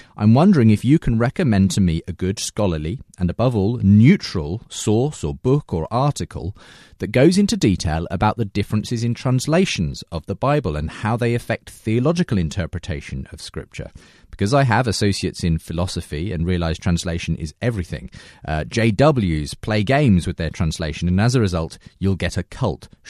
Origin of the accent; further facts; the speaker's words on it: St. Louis, Missouri, United States; James Croft hails from my hometown of St. Louis, Missouri.